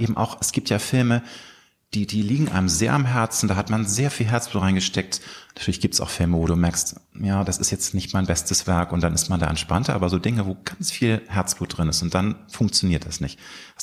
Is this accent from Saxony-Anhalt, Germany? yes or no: no; Hamburg, Germany; in meiner Heimatstadt Hamburg